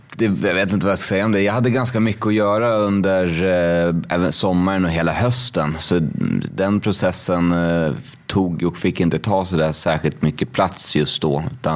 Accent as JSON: {"language": "Swedish", "town": "Uppsala", "region": "Uppsala County", "country": "Sweden", "said": "Ja, men jag är ju från Uppsala liksom."}